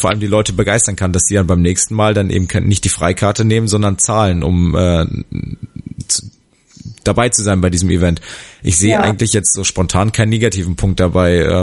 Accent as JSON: {"language": "German", "region": "Hesse", "country": "Germany", "tie": "born or raised there", "said": "da sehr im Rhein-Main-Gebiet unterwegs bin, weil es meine Heimat ist"}